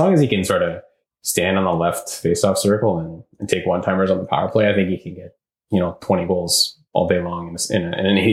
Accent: Toronto, Ontario, Canada; born there; I was born in Toronto.

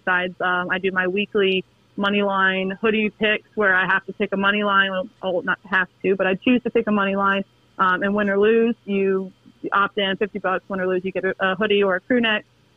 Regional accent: Pass Christian, Mississippi, United States; I actually didn't go to high school in Lafayette. I grew up in Past Christian, Mississippi.

